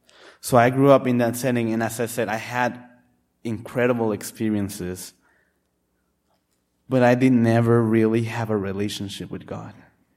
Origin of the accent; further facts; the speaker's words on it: Tijuana, Baja California, Mexico; now in United States; I grew up in Mexico, the city of Tijuana, Baja California. Some of you might have heard it as named as Tijuana. It is right across the border of San Diego.